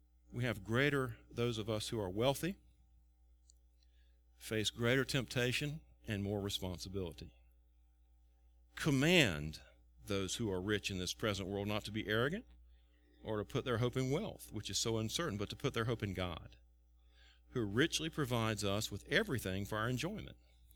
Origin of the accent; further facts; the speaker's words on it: Tarboro, North Carolina, United States; I remember growing up in Tarboro. The street light was almost paid for. Tarboro was a small town, 12,000 people, smaller today than it was then.